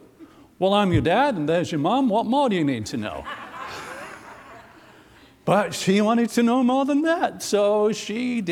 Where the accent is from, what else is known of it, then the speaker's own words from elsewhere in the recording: England, United Kingdom; now in United States; I'm from England and people don't think much about their genealogy because everybody's been there for a long time. And when I came to the United States